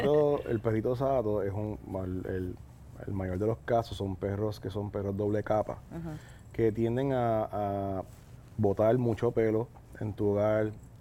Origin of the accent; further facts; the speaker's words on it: Mayagüez, Puerto Rico; Bueno, soy de Mayagüez, pero me crié.